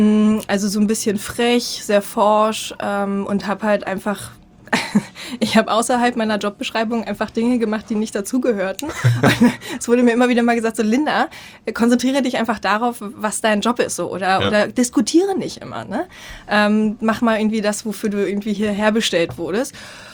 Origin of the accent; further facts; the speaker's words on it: East Germany, Germany; ich komme aus dem Osten halt, Mama ist mit 24 damals schwanger gewesen, Wendekind bin ich halt, 89.